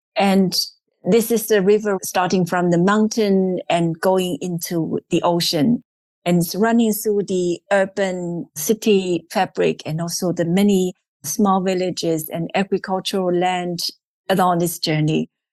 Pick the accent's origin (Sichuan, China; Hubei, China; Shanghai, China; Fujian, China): Fujian, China; English is a second language; instead of going out, I'm actually going back to my hometown. Our current project is actually just right in my home city. We have worked with a small island. It's called Meizhou Island.